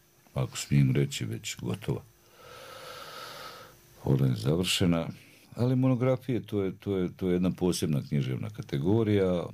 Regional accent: Banja Luka, Republika Srpska, Bosnia & Herzegovina; also born or lived in Zagreb; ja jesam rođeni Zagrepčanin, tamo su mi pokopani i baka i otac i gotovo pola familije, ali ja sam Banjalučanin.

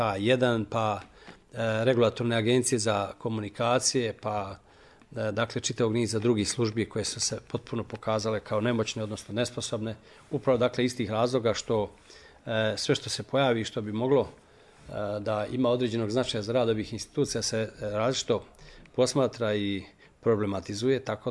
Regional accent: Republika Srpska, Bosnia & Herzegovina; ako smo mi iz Republike Srpske

